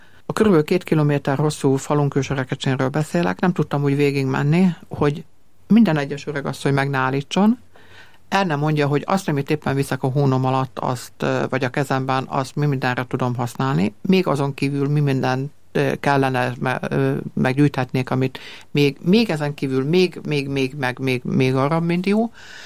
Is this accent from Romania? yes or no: no; Great Hungarian Plain, Hungary; Én alföldi vagyok, azt hiszem, hogy nálunk zárkózottabb emberek kevésé vannak.